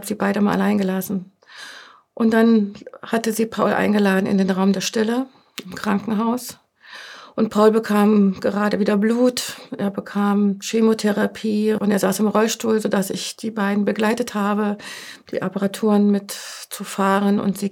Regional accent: Germany; Wir sind in der DDR groß geworden.

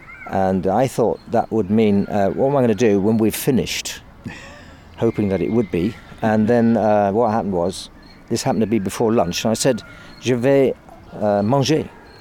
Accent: Ealing, London, United Kingdom; born there; I was born in London, Ealing, in fact.

